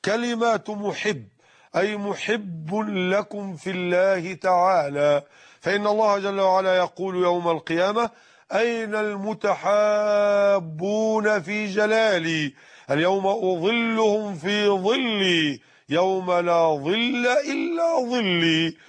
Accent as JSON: {"language": "Arabic", "town": "Mit Hadid", "region": "Dakahlia", "country": "Egypt", "tie": "born or raised there", "said": "في بيتي بقريتنا ميت حديد منية النصر قهلية مصر،"}